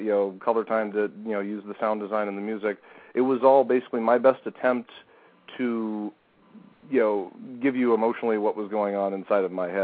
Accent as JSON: {"language": "English", "country": "United States", "said": "because, you know, I'm an American"}